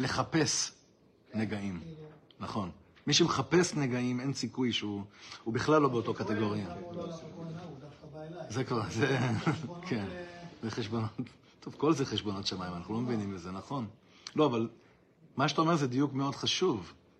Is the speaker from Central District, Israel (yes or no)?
yes; Ra'anana, Central District, Israel; אני גדלתי ברעננה.